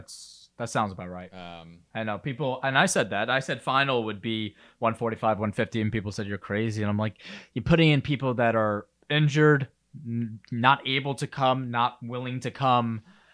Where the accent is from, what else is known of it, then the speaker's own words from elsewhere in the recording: New York, United States; obviously I'm a New Yorker, so it's a different perspective